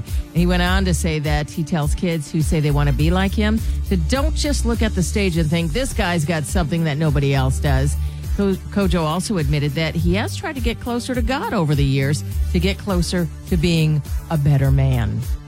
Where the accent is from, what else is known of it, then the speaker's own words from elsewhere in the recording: Minnesota, United States; I'm from Minnesota. I know what it's like.